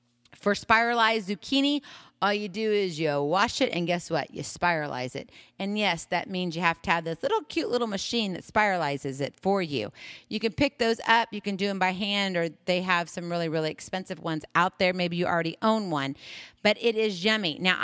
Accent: Hawaii, United States; I know it sounds strange. I'm from Hawaii, but I'm not a real coconut fan.

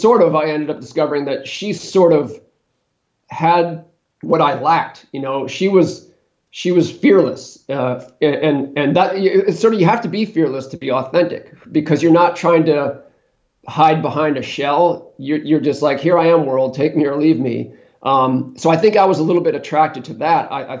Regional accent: New Hampshire, United States; So I grew up in New Hampshire. I went to college in the Philadelphia area, and then I moved to California, to San Francisco specifically, to pursue a writing career.

